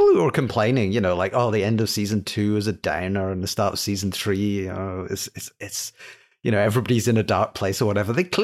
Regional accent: Scotland, United Kingdom; despite being British, Scottish, I have zero interest in football.

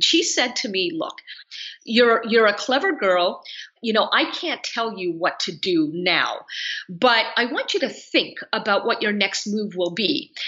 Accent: Vancouver, British Columbia, Canada; So we wound up as refugees in the only country that was willing to accept us at the time, and that was Canada. And I grew up on the West Coast in Vancouver

